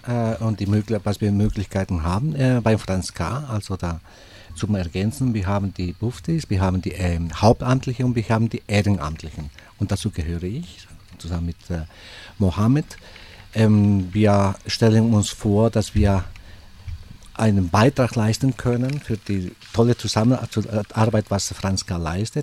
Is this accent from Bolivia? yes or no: yes; Bolivia; Ich komme aus Bolivien